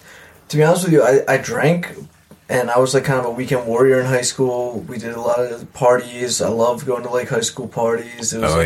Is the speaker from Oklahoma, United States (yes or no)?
no; Columbia, Maryland, United States; Columbia, Maryland.